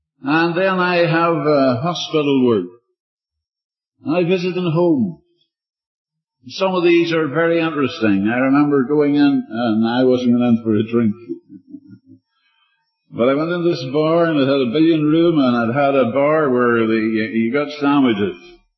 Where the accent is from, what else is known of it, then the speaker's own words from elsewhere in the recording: Northern Ireland, United Kingdom; now in United States; I suppose most of you know I come from Ulster.